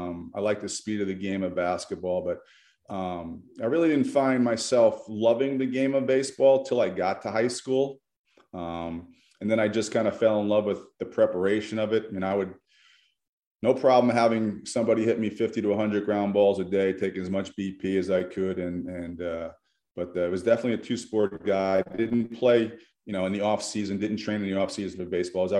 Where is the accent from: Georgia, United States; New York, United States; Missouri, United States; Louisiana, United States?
New York, United States; You can't be partial to both teams when you're growing up in New York.